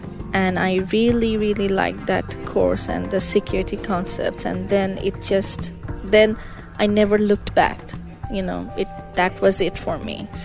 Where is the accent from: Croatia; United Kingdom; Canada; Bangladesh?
Bangladesh; now in United States; I'm originally from Bangladesh. I came to United States because at that time we didn't have PhD in computer science there.